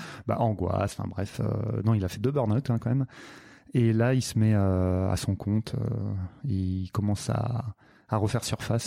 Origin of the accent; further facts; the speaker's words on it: Nantes, Pays de la Loire, France; born there; Alors, je suis né à Nantes.